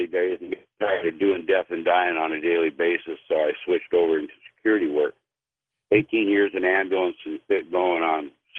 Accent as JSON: {"language": "English", "region": "North Dakota", "country": "United States", "tie": "born there", "said": "and I was born in North Dakota."}